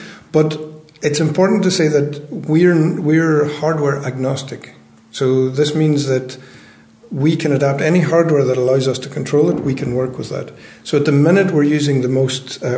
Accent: Derry, Northern Ireland, United Kingdom; I grew up in Derry, and I used to come through Letterkenny on holidays, and that was the time there was the border, and it was quite grim

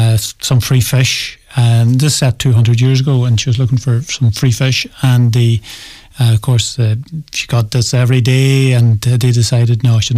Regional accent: Dunkaneely, Ulster, Ireland; Well, I'm originally from Dunkaneely, and Darney Pier in Brooklis is less than a mile away from me.

